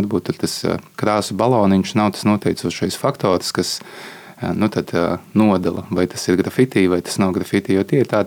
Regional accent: Madona, Madona Municipality, Latvia; Es esmu pats no Madonas, un tad priekš, nu, relatīvi tādiem lauku bērniem

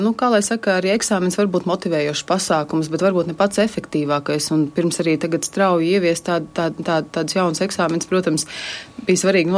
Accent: Ventspils, Courland, Latvia; Es nāku no Ventspils

